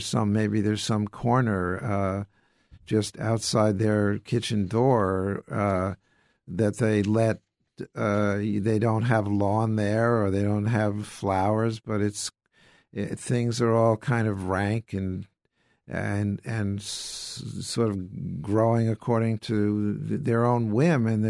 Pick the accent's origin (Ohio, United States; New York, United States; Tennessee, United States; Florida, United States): New York, United States; Long Island; I grew up in Gatsby country. I grew up on Long Island when I was a boy.